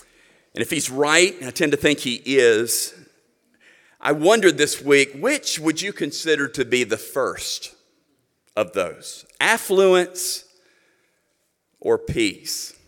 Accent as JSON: {"language": "English", "region": "Florida", "country": "United States", "tie": "born or raised there", "said": "Way down at the very tip of my home state is a quirky little island called Key West."}